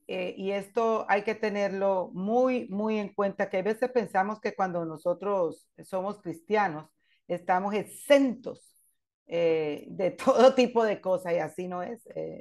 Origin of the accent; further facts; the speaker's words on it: Cali, Valle del Cauca, Colombia; Como saben, yo soy de Cali, Colombia.